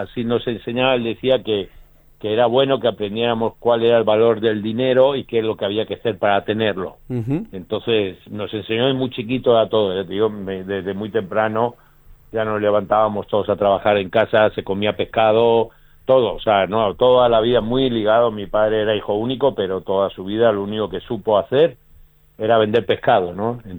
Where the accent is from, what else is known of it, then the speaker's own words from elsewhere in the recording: Madrid, Community of Madrid, Spain; moved away as an adult; yo nací en Madrid capital, uh-huh. Y bueno, me crié allí todo hasta los 18, 19 años, que bueno, ya empecé a viajar, estuve en las Islas Canarias, en Senegal, en África, anduve en Estados Unidos bastante tiempo también